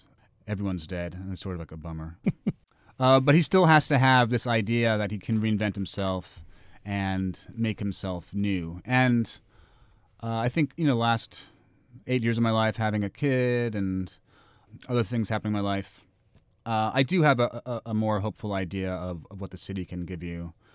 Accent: New York City, New York, United States; So imagining an apocalypse for my hometown isn't that hard because I've seen it ruined.

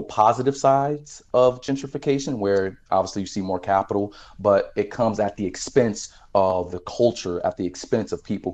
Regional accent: Florida, United States; also born or lived in Miami; I moved back to South Florida. It's home. I was born in Miami, raised in Palm Beach County.

